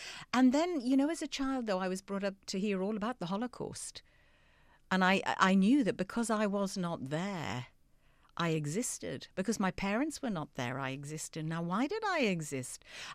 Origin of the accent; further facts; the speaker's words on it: North East England, United Kingdom; We were very assimilated. I was brought up in Geordieland.